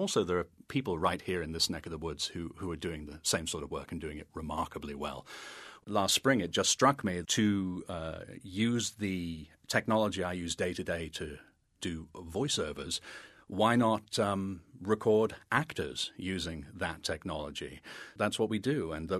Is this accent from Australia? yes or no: no; Liverpool, North West England, United Kingdom; also born or lived in Scotland; now in United States; I was born in Scotland and I grew up in Liverpool and have lived over here for quite a long time. My accent is really from nowhere.